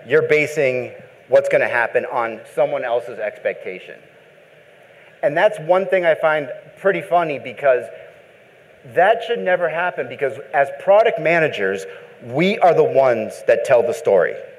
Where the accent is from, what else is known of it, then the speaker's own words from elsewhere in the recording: Boston, Massachusetts, United States; also born or lived in Arizona; Being an East Coast guy, I grew up in Boston, and I ended up going to Arizona State where I got a degree in computer science.